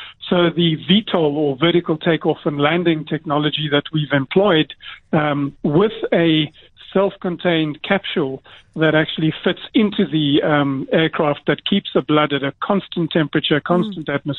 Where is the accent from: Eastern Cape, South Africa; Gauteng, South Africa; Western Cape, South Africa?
Western Cape, South Africa; Cape Town; Great to talk to you, Pippa, and always good to talk to people from my hometown, Cape Town.